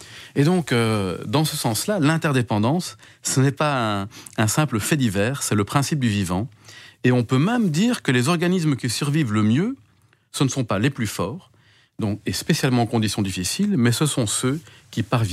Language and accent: French; Belgium; On a chez nous, en Belgique